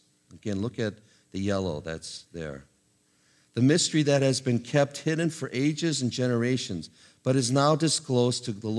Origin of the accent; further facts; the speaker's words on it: Hong Kong; In the 1960s, I was growing up in Hong Kong.